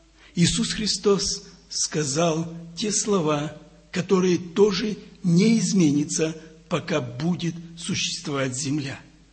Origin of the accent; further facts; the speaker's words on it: Georgiyevsk, Stavropol Krai, Russia; moved away; Я не был там у меня на родине, где моя первая церковь была, это в Старопольском крае, город Георгиевск. Я не был там 18 лет.